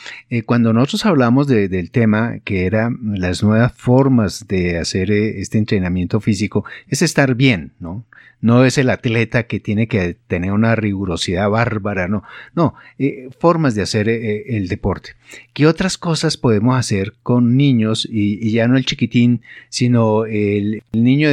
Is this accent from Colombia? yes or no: yes; Colombia; como buenos colombianos, como buenos latinos